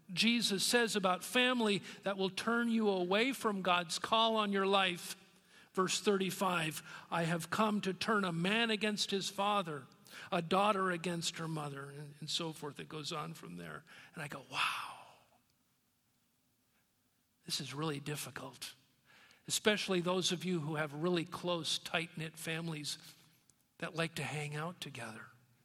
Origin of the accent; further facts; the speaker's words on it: Keene, New Hampshire, United States; I grew up in New Hampshire. New Hampshire is known as a spiritually cold place. … were upstanding citizens in the town of Keene, New Hampshire, but we were not church-going followers of Christ.